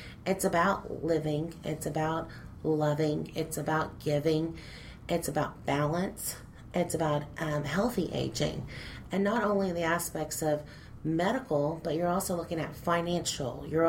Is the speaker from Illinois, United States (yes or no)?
no; Grand Prairie, Texas, United States; Well, I was born and raised in the Dallas County area, Grand Prairie. And I was born in Dallas, and I'm the baby of five.